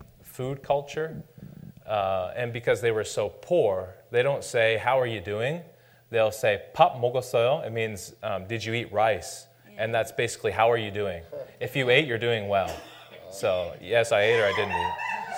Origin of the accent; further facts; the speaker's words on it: Canada; also born or lived in South Korea; I'm from Canada, I lived in Korea for about 8 years.